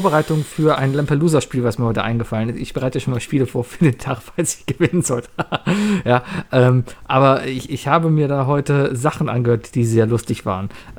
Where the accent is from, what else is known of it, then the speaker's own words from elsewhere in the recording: Germany; wir als Deutsche